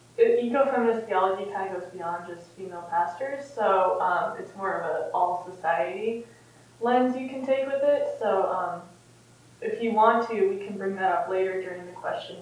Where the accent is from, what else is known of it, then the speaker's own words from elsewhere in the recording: Des Moines, Iowa, United States; I'm originally from Des Moines, Iowa, recent Chandler School Theology grad.